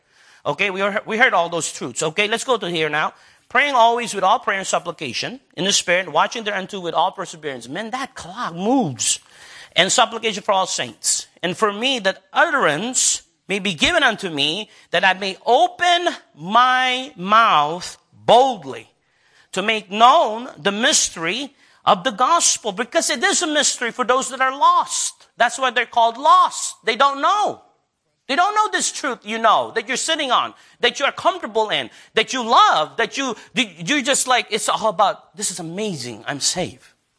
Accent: Texas, United States; I'm from Texas.

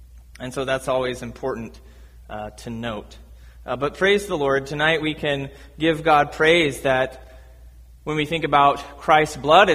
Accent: Nebraska, United States; I grew up in Nebraska in a very Roman Catholic city, grew up in a largely Roman Catholic neighborhood.

